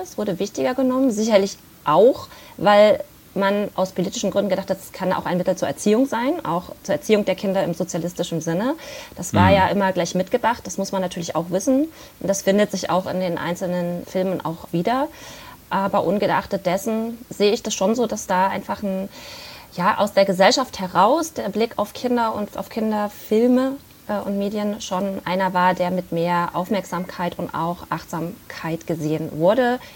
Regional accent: Germany; Ich bin aufgewachsen in der DDR, bis ich 9 Jahre alt war. Und dann haben meine Eltern beschlossen, die DDR zu verlassen. Wir sind dann ganz regulär aus der DDR ausgereist. Das war Mitte der 80er, 1983, genau.

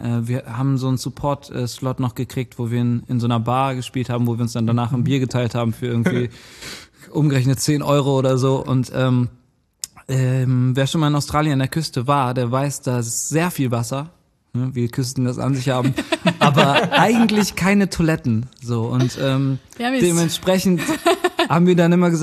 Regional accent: Cologne, North Rhine-Westphalia, Germany; ich komme ja tatsächlich aus Köln.

